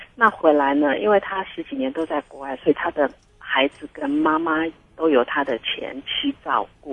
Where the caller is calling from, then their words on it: Tainan, Taiwan; 我是台南的